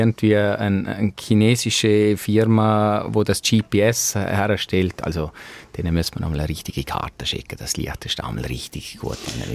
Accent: Liechtenstein; dass ich als Liechtensteiner auch Schweizer Meister würde gehabt.

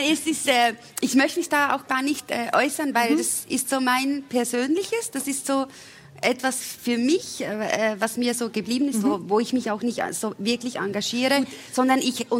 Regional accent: Switzerland; ich bin wirklich ein ganz, ganz stolzer Schweizer und ich lebe so gerne in diesem Land und bin so dankbar, dass meine Heimat nehmen darf, auch die Leute, die da sind.

